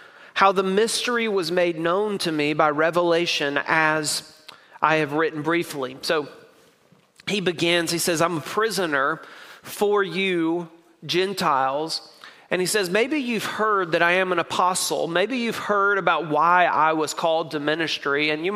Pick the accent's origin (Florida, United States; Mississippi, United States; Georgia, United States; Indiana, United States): Mississippi, United States; He's from my home state of Mississippi.